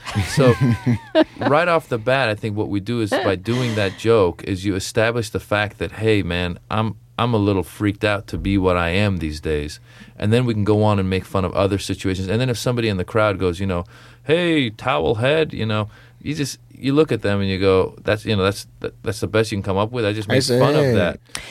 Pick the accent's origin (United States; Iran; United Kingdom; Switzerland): Iran; for me to get up on stage and do 20 minutes and say I'm from Iran